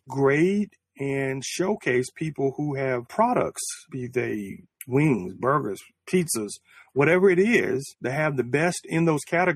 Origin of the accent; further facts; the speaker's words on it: Selma, Alabama, United States; In my hometown of Selma, everybody that comes through makes a stop at Laney's Barbecue.